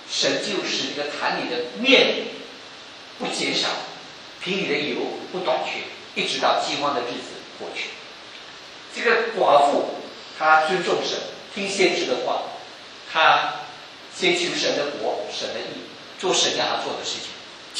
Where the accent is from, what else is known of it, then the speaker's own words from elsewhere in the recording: China; 特别我们来自中国的很多人都有这样的观念